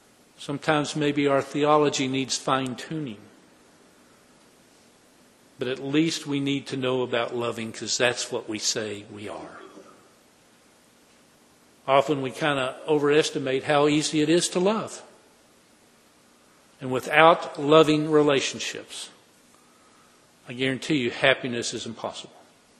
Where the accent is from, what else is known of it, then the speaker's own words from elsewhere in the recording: Texas, United States; A lot of my relatives when I grew up in West Texas were very dour and sour about religion.